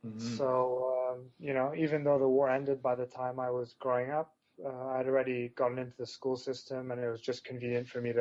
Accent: Egypt; also born or lived in London; I was born in London, and I grew up in Egypt, and the reason I grew up in Egypt is basically because we've had a civil war in Lebanon

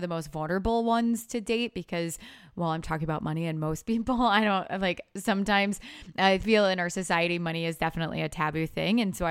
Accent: Dubuque, Iowa, United States; I grew up in Dubuque, Iowa. It was a town of 60,000 people.

